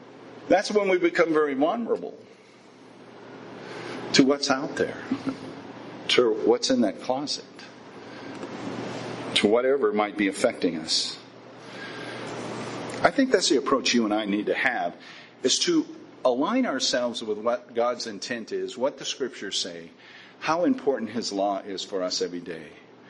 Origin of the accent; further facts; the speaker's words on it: Estancia, New Mexico, United States; I'm a hayseed from Estancia, New Mexico.